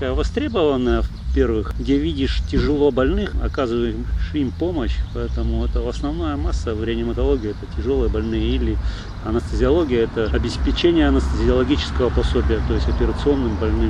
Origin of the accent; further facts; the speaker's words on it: Poptsovo, Russia; Да, я родом из Попцова.